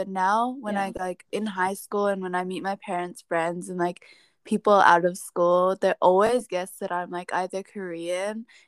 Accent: Malaysia; Like I've never gotten anyone before guessing that I'm Malaysian, and it's like kind of fucking offensive.

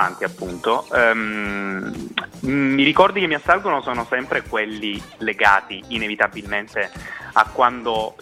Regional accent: Gallipoli, Apulia, Italy; moved away as an adult; io sono originario di Gallipoli, la mia città natale, per cui fino ai miei 18 anni ho vissuto lì praticamente, ho ancora parte della mia famiglia lì, i miei vivono lì

